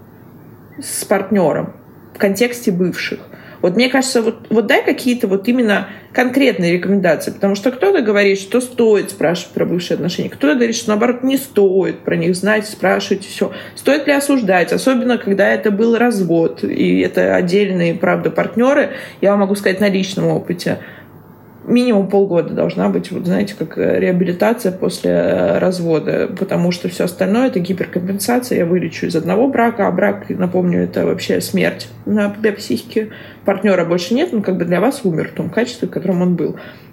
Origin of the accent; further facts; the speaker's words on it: Saint Petersburg, Russia; я просто из Петербурга, где очень не любят делать реконструкцию домов